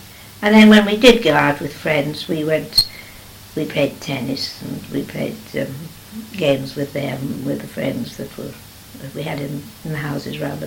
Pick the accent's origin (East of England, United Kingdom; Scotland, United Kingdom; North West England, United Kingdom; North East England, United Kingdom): Scotland, United Kingdom; Edinburgh; as I grew up in Edinburgh, my uncle and aunt went to the local Church of Scotland, and I joined their guide company and the youth club.